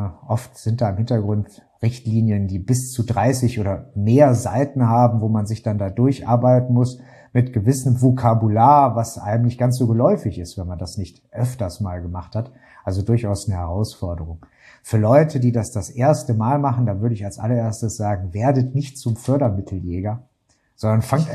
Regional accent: Krefeld, North Rhine-Westphalia, Germany; Ich komme selber aus Westdeutschland, Krefeld, die Stadt mit K, wie man das auch schon mal sagt.

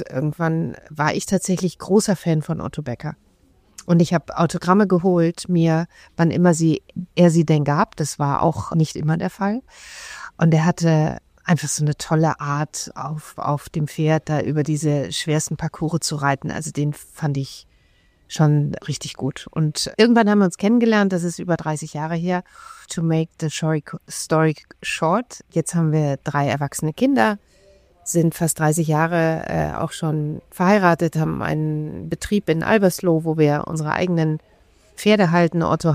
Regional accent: Essen, North Rhine-Westphalia, Germany; ich bin in einer Familie in Essen groß geworden.

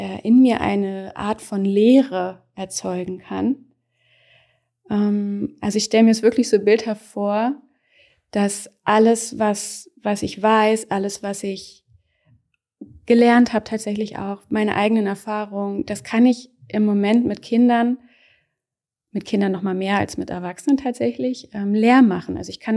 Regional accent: Lower Saxony, Germany; Da bin ich in einem Dorf bei Wolfsburg aufgewachsen

